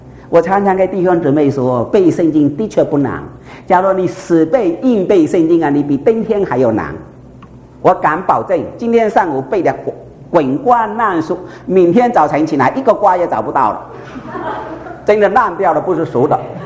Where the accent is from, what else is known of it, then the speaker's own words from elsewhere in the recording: China; 我们中国人笨笨的讲了老半天，人家还不知道讲的什么了，有没有这样的事啊？